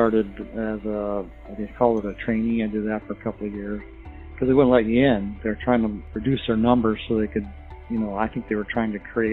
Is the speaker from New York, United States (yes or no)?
no; Los Angeles, California, United States; also born or lived in Denver; I was born in Denver and raised there till third grade. Then we moved to Los Angeles.